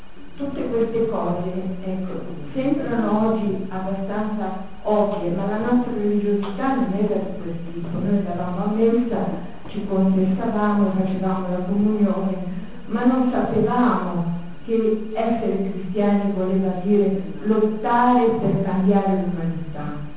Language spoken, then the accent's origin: Italian; Milan, Lombardy, Italy; io sono milanese